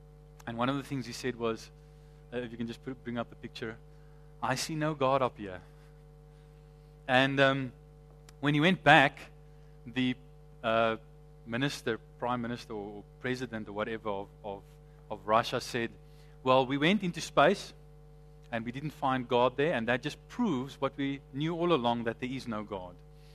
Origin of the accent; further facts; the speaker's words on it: Somerset West, Western Cape, South Africa; now in Johannesburg, South Africa; I came from Somerset West, and when I speak to people in Joburg and tell them, you know, we came from Somerset West, they say, "Why?" But I must say, I enjoy Joburg. I'm enjoying Gauteng.